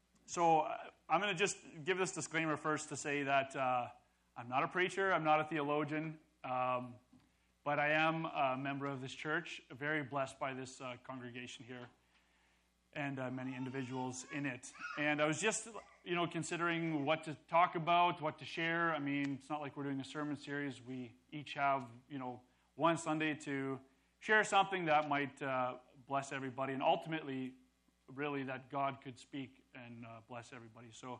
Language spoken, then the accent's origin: English; Ontario, Canada; I grew up in a large family. I'm the oldest of 14 siblings. We come from Ontario. I grew up in a very conservative religious background.